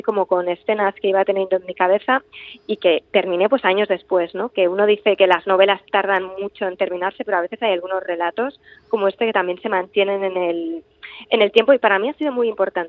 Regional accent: Barcelona, Catalonia, Spain; yo soy de Barcelona, aquí, o sea, el clima marca muchísimo

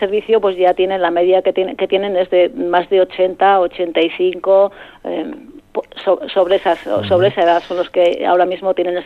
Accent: San Román, Basque Country, Spain; Yo conocía a los pueblos más cercanos porque yo soy de San Román.

